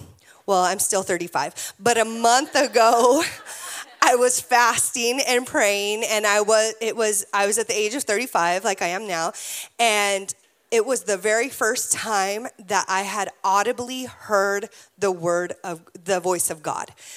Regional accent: California, United States; So we are from California. Please do not boo me off the stage. We came here and we left our youth group there.

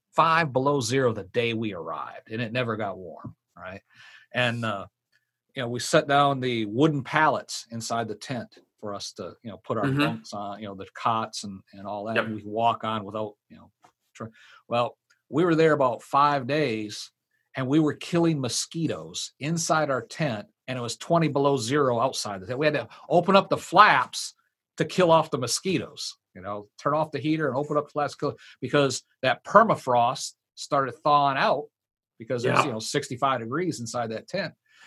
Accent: Michigan, United States; Growing up in Michigan, I learned early on that there's a lot of mosquitoes out there.

